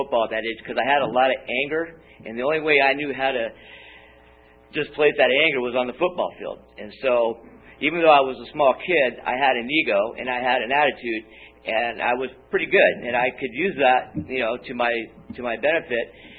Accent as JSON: {"language": "English", "town": "Long Beach", "region": "California", "country": "United States", "tie": "born or raised there", "said": "I grew up in Long Beach, as I mentioned, and my neighborhood consisted of a lot of older kids, probably 5 years my senior."}